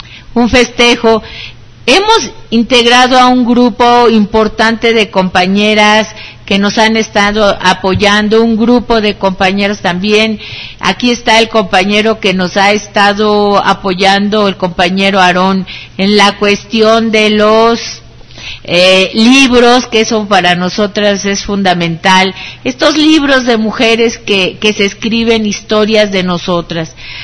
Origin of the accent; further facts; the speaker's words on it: Álvaro Obregón, Mexico City, Mexico; Nos decimos de AO, pero somos orgullosamente de Álvaro Obregón.